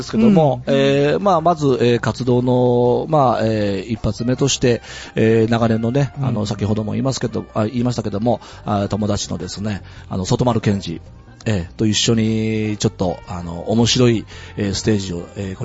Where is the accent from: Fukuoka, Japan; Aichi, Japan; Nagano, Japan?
Fukuoka, Japan; 地元は僕は博多出身なんですけども